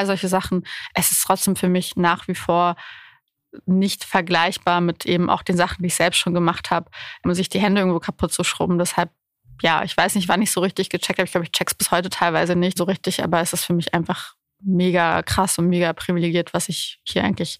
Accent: Bucharest, Romania; now in Frankfurt, Germany; Ich bin in Bukarest aufgewachsen. Ich fühle mich einfach wohl, wenn alles groß und weit ist und 1000 Menschen und ich anonym sein kann.

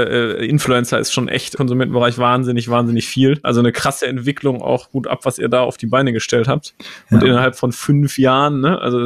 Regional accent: Cologne, North Rhine-Westphalia, Germany; born there; Ich bin ja auch gebürtiger Kölner.

